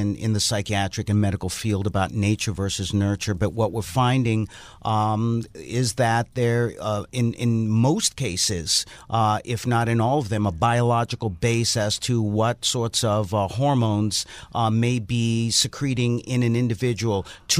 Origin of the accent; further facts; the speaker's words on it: Haiti; now in United States; even though I come from Haiti